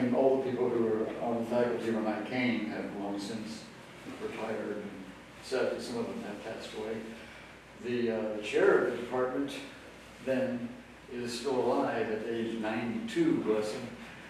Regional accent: Mount Vernon, New York, United States; born there; I was born in Mount Vernon, New York, right outside New York City.

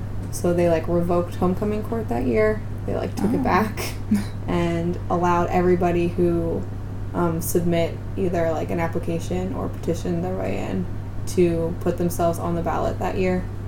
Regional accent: Markleton, Pennsylvania, United States; My hometown is Markleton, PA. That's in Somerset County.

